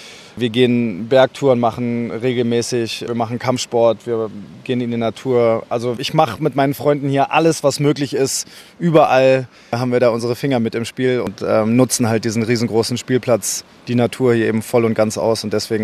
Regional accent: Berlin, Germany; In Berlin riecht sie besser für mich, aber das versteht auch nur ein Berliner, glaube ich.

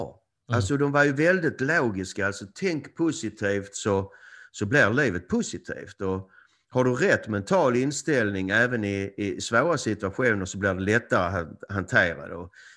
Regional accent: Ystad, Skåne, Sweden; moved away as an adult; also born or lived in United States; Ja, jag är född och uppvuxen i Ystad. Och 1986 flyttade jag till USA.

